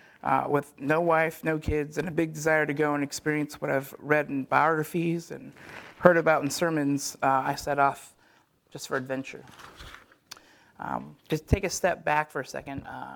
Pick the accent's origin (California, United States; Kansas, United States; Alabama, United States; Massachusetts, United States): California, United States; I grew up in California, and from a young age, I was pretty good at sports, especially football.